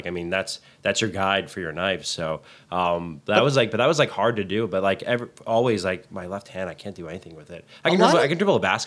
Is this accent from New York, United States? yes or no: no; Westwood, New Jersey, United States; Grew up in Westwood, New Jersey.